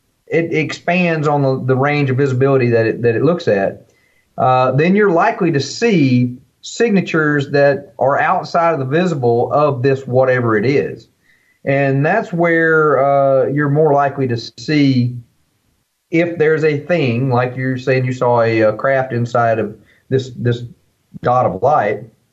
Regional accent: the South, United States; Well, I grew up in the South, raccoon hunting at night, running through the woods when I was 11 year old with my older brother.

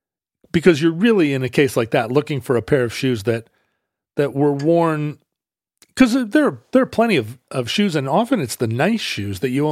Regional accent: Pacific Northwest, United States; Because we're from the Northwest, and Nike is a Portland, Oregon company.

